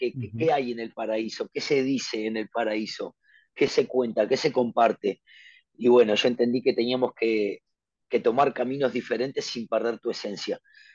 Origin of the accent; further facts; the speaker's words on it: Uruguay; A nosotros, al Uruguay, siempre le costó asomar la cabeza entre dos monstruos como Argentina y Brasil. En los 90, MTV no nos daba bola a los músicos uruguayos.